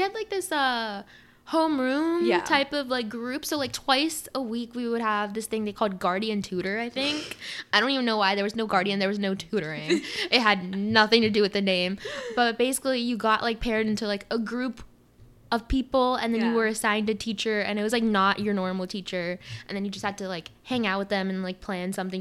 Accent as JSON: {"language": "English", "region": "Pennsylvania", "country": "United States", "said": "I'm from America. And I was like, yeah, I'm from Pennsylvania."}